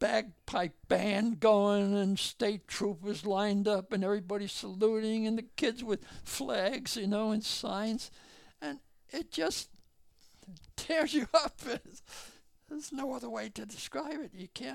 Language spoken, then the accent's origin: English; Ireland; I'm an Irishman, you know, with a short temper.